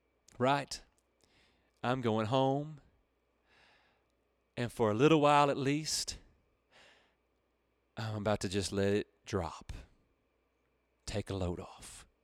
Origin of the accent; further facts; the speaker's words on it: Texas, United States; Okay, so I'm from East Texas, and we talk a little different down here, y'all.